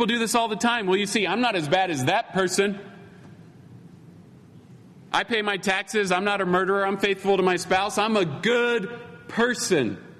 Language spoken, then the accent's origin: English; Utah, United States; I grew up in Utah, but when I moved back, I was shocked